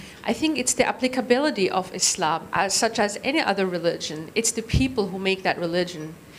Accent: Syria; I grew up in Syria. I'm a grad student here at UAA.

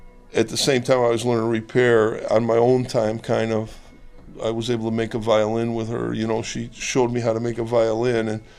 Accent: Chicago, Illinois, United States; I just had an interest when I was a young kid. I grew up in Chicago, and I used to play hooky and hang out in places where they made them

